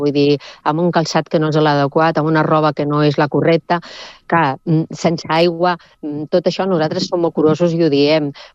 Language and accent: Catalan; Sabadell, Catalonia, Spain; now in Castellar del Vallès, Spain; jo vinc de Sabadell i jo he viscut sempre, soc nascuda a Sabadell, eh? Fa 9 anys que estic a Castellar